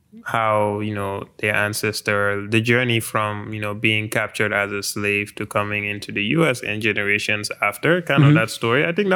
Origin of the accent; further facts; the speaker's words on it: Gambia; I remember watching it when I was growing up in the Gambia